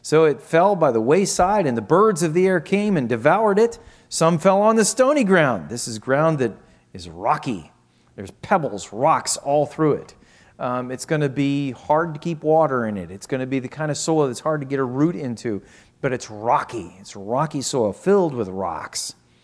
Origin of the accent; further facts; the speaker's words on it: Scotland, United Kingdom; I'm Scottish.